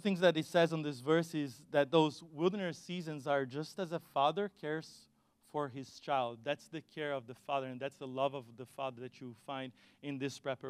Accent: Brazil; English is a second language; I'm trying hard here because I come from Brazil.

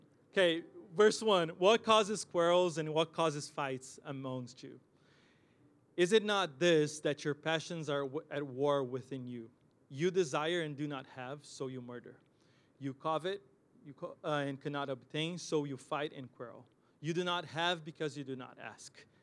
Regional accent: Brazil; first language Brazilian Portuguese; English is a second language; I like reading my Bible in Portuguese too. As most of you know, Brazilian Portuguese is my first language, so it helps my understanding and just to go deeper.

